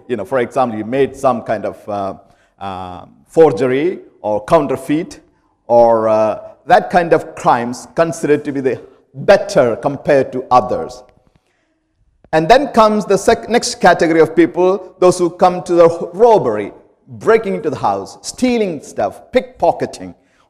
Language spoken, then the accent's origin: English; India; Now, I'm from India. We have different way in that part of the world we see people.